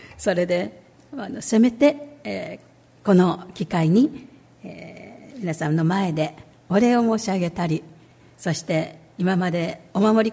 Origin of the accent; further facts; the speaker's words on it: Kobe, Hyogo, Japan; 私は神戸市の出身です。父は川崎重工という会社に勤めていましたので、その社宅のある東川崎町で中学校1年生まで在住しました。